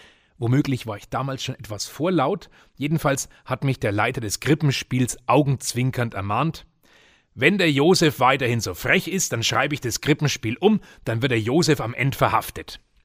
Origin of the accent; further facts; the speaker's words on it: Heinersreuth, Bavaria, Germany; Und die begann in meiner Heimatgemeinde Heinersreuth bei Bayreuth damals in den 80er Jahren.